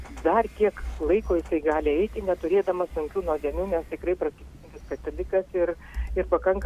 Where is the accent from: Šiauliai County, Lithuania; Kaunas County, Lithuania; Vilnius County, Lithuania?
Kaunas County, Lithuania; Kaunas; Iš Kauno.